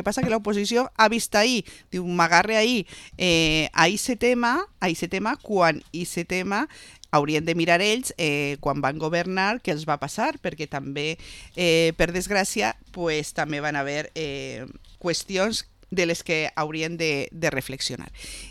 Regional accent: Vila-real, Valencian Community, Spain; jo soc molt envaisadora de Vila-real

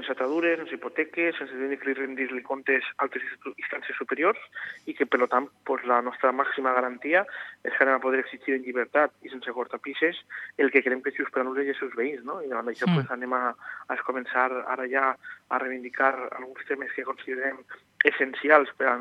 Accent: Nules, Valencian Community, Spain; Entenem que és que millors coneixem els problemes de Nules som la gent de Nules

